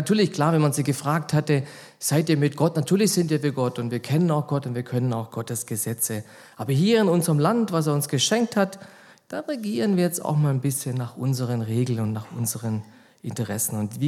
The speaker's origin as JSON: {"language": "German", "town": "Freudenstadt", "region": "Baden-Württemberg", "country": "Germany", "tie": "born or raised there", "said": "Ich bin gebürtig in Freudenstadt, wohne in Freudenstadt"}